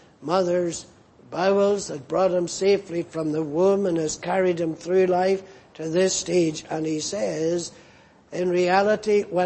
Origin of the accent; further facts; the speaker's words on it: Ireland; I suppose it's because I'm Irish, I thought it was quite funny to watch this old man talking to these pigeons as he fed them.